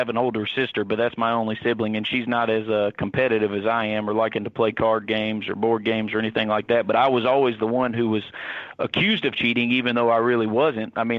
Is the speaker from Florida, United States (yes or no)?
no; Mississippi, United States; also born or lived in Louisiana; Well, I was born in South Louisiana, but I mostly grew up down on the coast in Mississippi.